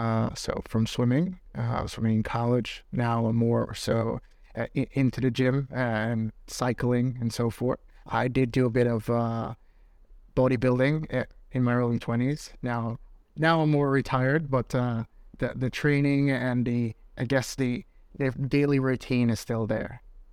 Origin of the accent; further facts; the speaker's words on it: New York, United States; now in London, United Kingdom; and I'm from New York, currently in London. I've been here for about 2 years, and it's been a great journey so far.